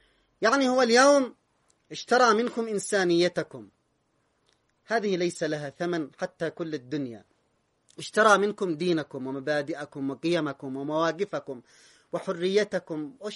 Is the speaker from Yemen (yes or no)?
yes; Yemen; وإحنا يمنيين